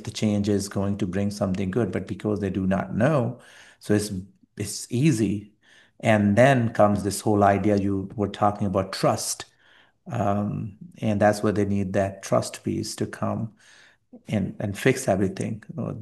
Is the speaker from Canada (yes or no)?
no; Pakistan; English is a second language; So my background is I come from a persecuted background. I'm a Pakistani Christian, so persecution was common.